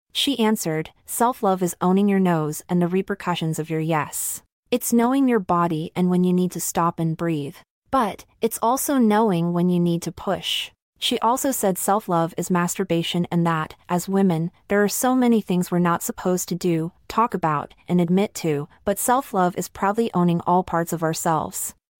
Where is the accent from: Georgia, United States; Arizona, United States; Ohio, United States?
Arizona, United States; Tucson; We're both from Tucson, Arizona, and our artsy community is relatively small.